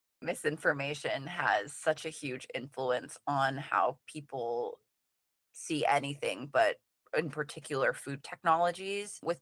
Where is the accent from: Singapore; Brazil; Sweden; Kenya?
Singapore; now in United States; I'm originally from Singapore